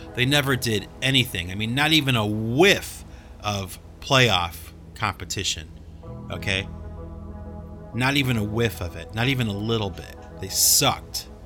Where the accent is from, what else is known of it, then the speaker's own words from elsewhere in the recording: Cleveland, Ohio, United States; born there; And, you know, I live near Boston and I was born in Cleveland.